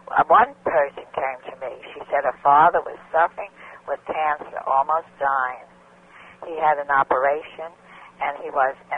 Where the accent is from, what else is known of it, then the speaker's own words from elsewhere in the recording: Stratford, Connecticut, United States; I'm from Stratford, Connecticut.